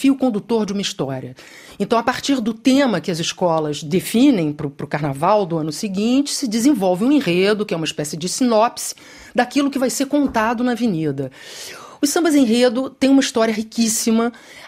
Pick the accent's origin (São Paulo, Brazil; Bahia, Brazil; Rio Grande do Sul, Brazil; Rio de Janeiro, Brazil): Rio de Janeiro, Brazil; Dos anos 70, época da minha infância, no Rio de Janeiro